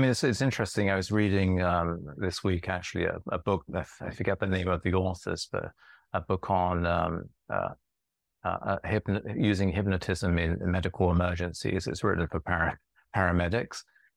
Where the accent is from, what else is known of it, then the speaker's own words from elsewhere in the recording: United Kingdom; And you're in Britain, and I grew up in Great Britain.